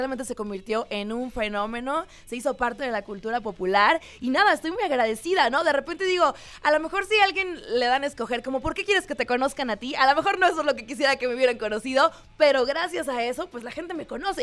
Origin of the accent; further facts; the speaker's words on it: Tijuana, Baja California, Mexico; accent: norteño; Soy de Tijuana, porque ya me escuchaste muy norteña.